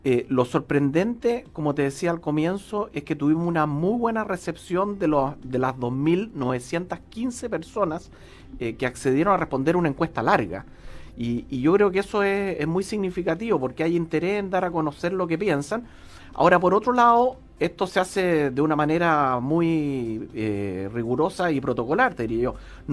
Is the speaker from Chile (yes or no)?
yes; Chile; este interés o esta sensación o este sentimiento de que somos chilenos.